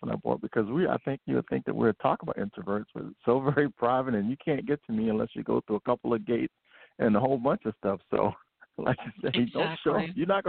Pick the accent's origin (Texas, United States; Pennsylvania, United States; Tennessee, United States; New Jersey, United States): Pennsylvania, United States; Philadelphia; Growing up in Philly.